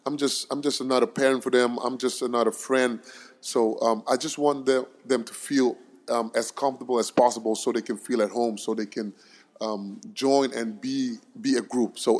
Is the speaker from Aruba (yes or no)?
yes; Aruba; I was growing up in Aruba, I always had a dream, and I wanted to be a soccer player.